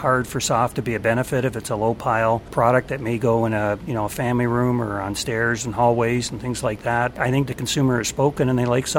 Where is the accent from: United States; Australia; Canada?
Canada; I'm a Canadian, and I still live in Canada for part of the year